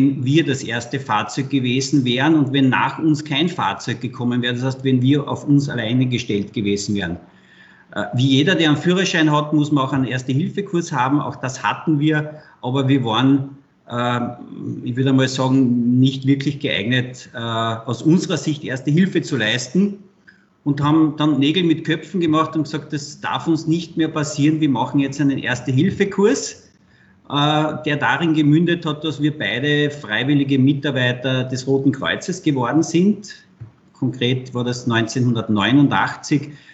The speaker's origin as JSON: {"language": "German", "region": "Carinthia", "country": "Austria", "said": "ich bin Kärntner"}